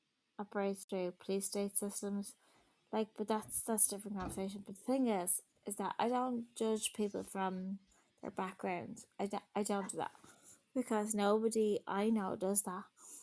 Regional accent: Dublin, Leinster, Ireland; I'm from Dublin, born and raised in Dublin, 1980.

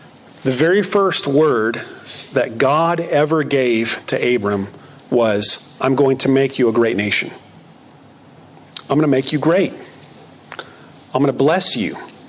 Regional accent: Phoenix, Arizona, United States; And I look up, and now I grew up in Phoenix, Arizona. So it's a lot of competing lights in Phoenix, Arizona.

